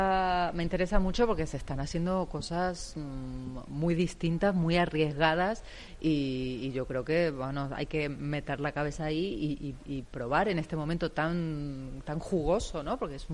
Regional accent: Argentina; yo es verdad que soy argentina, no tengo, no lo tengo en mi ADN, en las yemas

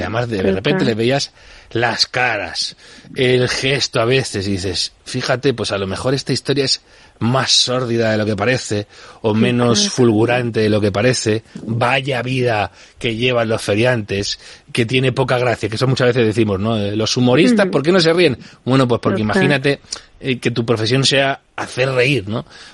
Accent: Alcobendas, Community of Madrid, Spain; yo me crié en Alcobendas

